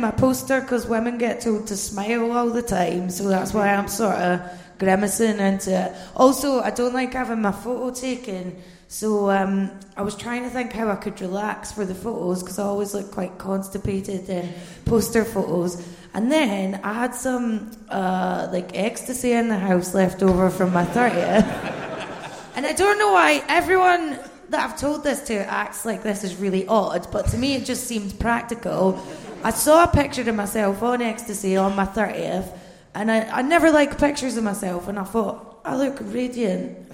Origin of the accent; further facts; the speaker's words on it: Bathgate, Scotland, United Kingdom; now in London, United Kingdom; Just Bathgate. Not Glasgow. No. Which everyone, I live in London and everyone thinks I'm from Glasgow.